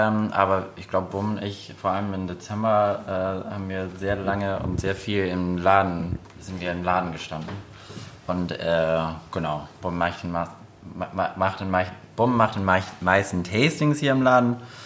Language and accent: German; Illinois, United States; German is a second language; now in Germany; Ja, ich bin aus dem Vorort von Chicago. Ich bin quasi mit Craft Beer groß geworden